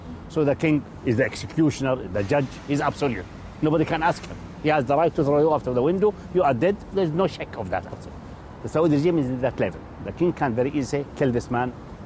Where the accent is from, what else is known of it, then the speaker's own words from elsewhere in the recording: Aden, Yemen; I'm from Aden, and there is no question that the situation since 1997, at least, a lot of people have realized